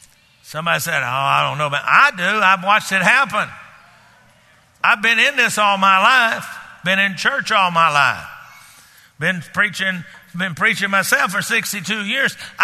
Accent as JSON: {"language": "English", "region": "Texas", "country": "United States", "tie": "born or raised there", "said": "I grew up in Texas, and they like to keep all the herd of cows together, because those wolves out there in West Texas"}